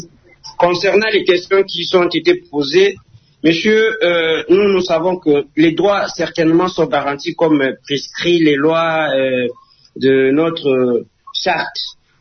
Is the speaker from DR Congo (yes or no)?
yes; DR Congo; de toutes les façons, on est Congolais